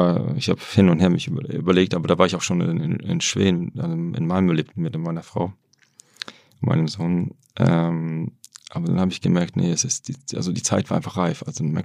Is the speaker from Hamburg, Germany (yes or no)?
yes; Hamburg, Germany; now in Wrocław, Poland; da, wo ich bin in Hamburg aufgewachsen, habe nie gedacht, ich werde noch irgendwann nach Polen zurückgehen.